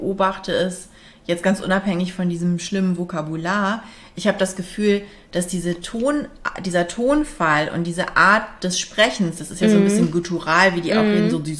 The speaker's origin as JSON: {"language": "German", "region": "Berlin", "country": "Germany", "tie": "born or raised there", "said": "als ich damals aufgewachsen bin im Prenzlauer Berg."}